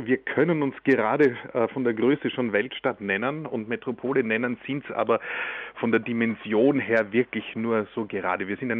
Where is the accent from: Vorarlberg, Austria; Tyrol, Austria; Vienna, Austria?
Vienna, Austria; auch wenn es uns manchmal als Wiener ein bisschen museal und altmodisch vorkommt.